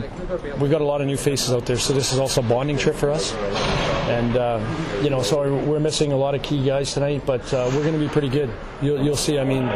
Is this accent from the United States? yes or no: no; Canada; I'm a Canadian